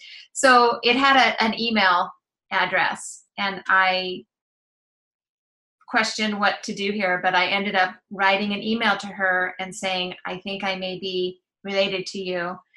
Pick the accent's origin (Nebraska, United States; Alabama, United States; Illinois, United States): Illinois, United States; born there; because I was born in Illinois, for $15, I could send my request in for a non-certified birth certificate from the Department of Public Health in Illinois.